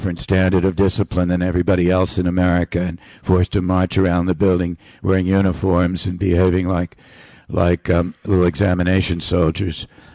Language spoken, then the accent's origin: English; Boston, Massachusetts, United States; I remember when he came to my hometown of Boston, and I was a young civil rights worker and a young teacher, young white guy.